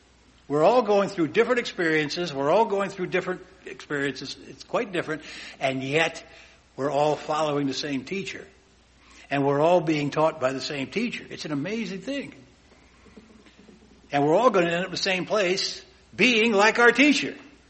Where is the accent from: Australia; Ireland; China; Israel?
Australia; now in Chicago, United States; I said, I came from Australia.